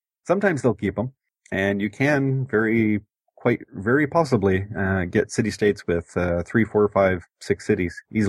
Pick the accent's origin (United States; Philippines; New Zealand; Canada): Canada; Montreal, Quebec; But, oops, I'm from Montreal. It's okay, I can say that.